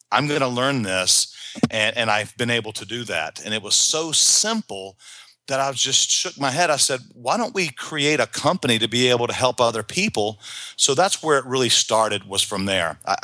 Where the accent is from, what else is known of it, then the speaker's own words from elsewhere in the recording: North Carolina, United States; I'm from North Carolina, and it's really right here in North Carolina, it's the furniture capital of the world.